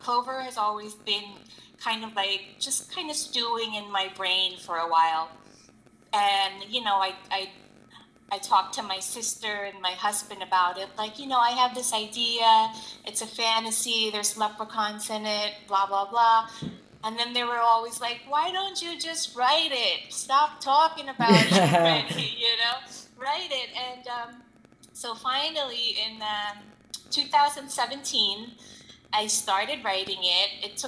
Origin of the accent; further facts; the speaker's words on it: Philippines; Ever since I was a little girl, like growing up in the Philippines, English had always been like my favorite subject.